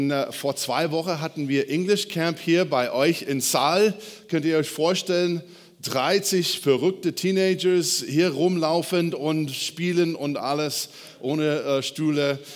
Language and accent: German; United States; German is a second language; Aber an manchen Stellen liegen wir als Amerikaner ganz falsch.